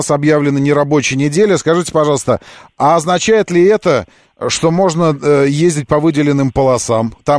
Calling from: Moscow, Russia; Да, я из Москвы звоню на всякий случай.

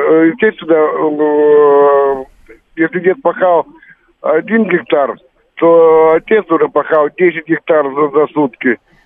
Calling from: Krasnoyarsk, Krasnoyarsk Krai, Russia; Красноярск.

